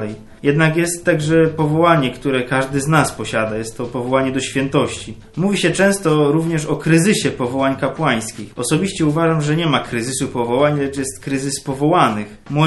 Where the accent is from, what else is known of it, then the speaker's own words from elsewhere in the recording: Ostrzeszów, Greater Poland Voivodeship, Poland; pochodzę z parafii pod wezwaniem świętej Jadwigi Królowej w Ostrzeszowie, jestem na trzecim roku.